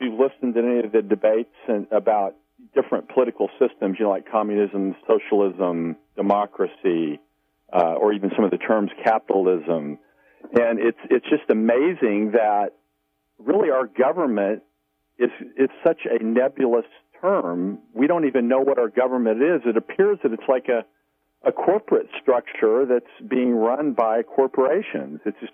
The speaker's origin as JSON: {"language": "English", "region": "Missouri", "country": "United States", "said": "from Missouri."}